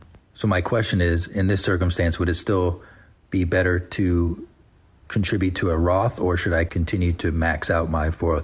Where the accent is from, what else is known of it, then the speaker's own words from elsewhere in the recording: Jacksonville, Florida, United States; I am from Jacksonville, Florida.